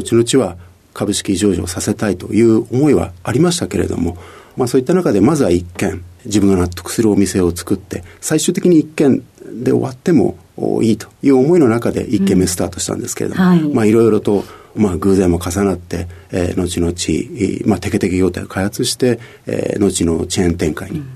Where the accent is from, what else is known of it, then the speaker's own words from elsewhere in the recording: Fukuoka, Japan; 博多、福岡県出身です。